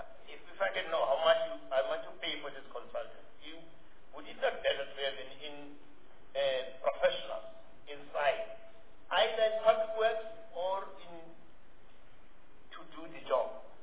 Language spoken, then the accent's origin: English; South Africa; I can tell you straight away, I'm a South African, there are many very, very good contractors in this country.